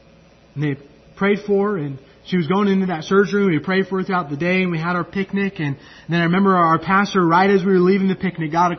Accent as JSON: {"language": "English", "region": "California", "country": "United States", "tie": "born or raised there", "said": "Thankful, a church that I grew up in California, especially during my high school years"}